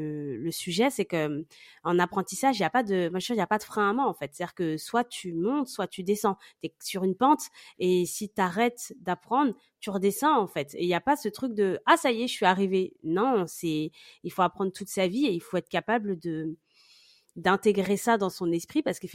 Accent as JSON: {"language": "French", "country": "France"}